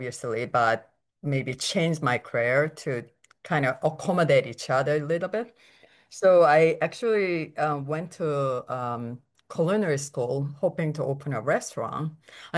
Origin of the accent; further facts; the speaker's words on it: South Korea; So I grew up in Korea, and when I was young, I thought I was going to be a comic book artist.